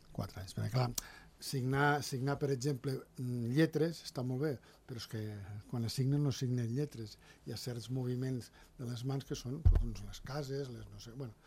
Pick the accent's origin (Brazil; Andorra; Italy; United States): Andorra; soc del planeta Terra, del país Andorra